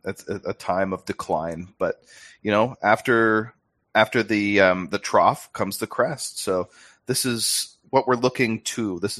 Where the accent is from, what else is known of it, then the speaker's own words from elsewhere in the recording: Canada; now in Australia; I'm a Canadian. I live in Australia now.